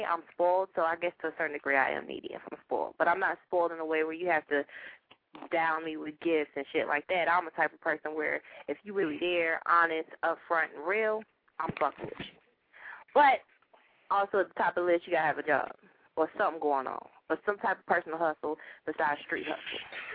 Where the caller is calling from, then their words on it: Dallas, Texas, United States; I'm calling from Dallas, Texas.